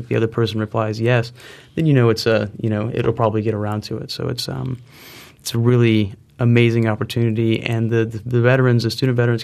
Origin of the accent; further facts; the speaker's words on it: Tallahassee, Florida, United States; And I grew up here in Tallahassee. I'm a Tallahassee native.